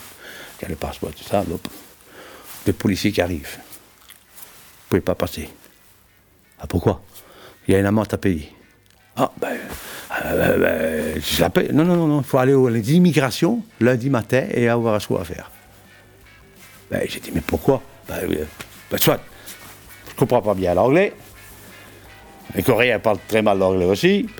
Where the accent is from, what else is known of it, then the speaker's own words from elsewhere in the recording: Italy; Moi, je suis italien, passeport italien à ce temps-là.